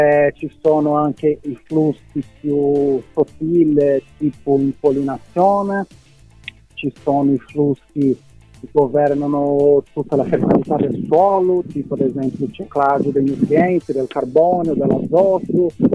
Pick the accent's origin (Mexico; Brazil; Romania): Brazil; moved away as an adult; now in Italy; io appunto mi sono laureato in ecologia in Brasile, sono brasiliano